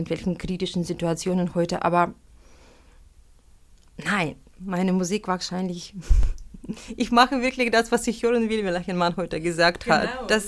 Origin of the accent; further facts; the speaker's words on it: Belarus; Also ich komme wirklich aus Weißrussland, aus einem ganz anderen Kulturkreis.